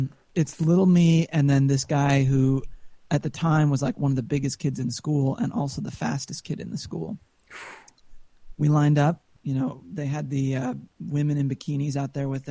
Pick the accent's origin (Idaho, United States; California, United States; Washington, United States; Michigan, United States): Idaho, United States; Idaho Falls; straight stretch of asphalt on the backside of Longfellow Elementary School in Idaho Falls, Idaho, my hometown.